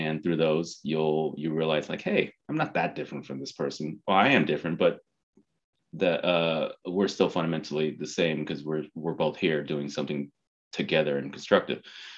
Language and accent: English; California, United States; I grew up in California and, child of Vietnamese refugees.